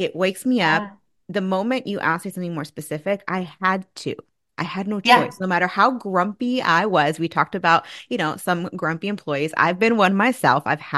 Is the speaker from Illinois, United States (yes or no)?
no; California, United States; Southern California.